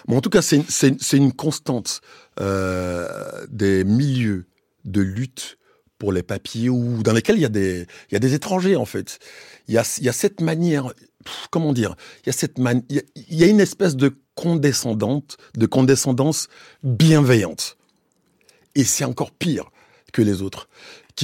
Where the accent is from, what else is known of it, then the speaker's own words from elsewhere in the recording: Abidjan, Côte d’Ivoire; Moi, quand je venais d'Abidjan, j'ai vu des gamins sans culture politique